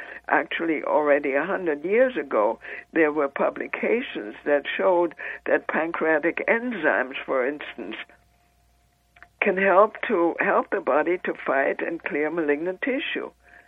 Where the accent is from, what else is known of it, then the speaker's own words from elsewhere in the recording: United States; I cannot, as an American, have a center in Mexico.